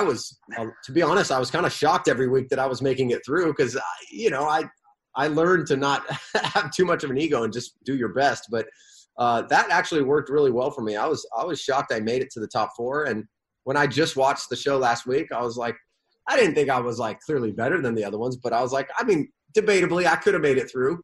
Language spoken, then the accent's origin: English; La Mesa, California, United States; I remember I grew up in La Mesa, right off the 8 highway there.